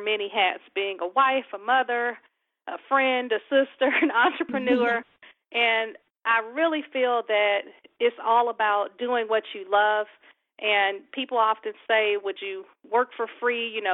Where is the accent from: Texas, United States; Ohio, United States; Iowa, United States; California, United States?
Texas, United States; Houston; now in Maryland, United States; I'm actually originally from Houston, Texas.